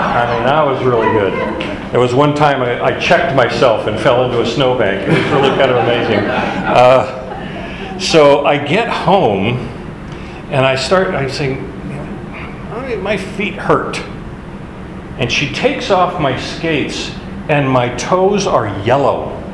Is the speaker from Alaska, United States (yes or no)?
yes; Alaska, United States; growing up in Alaska, I loved to play hockey.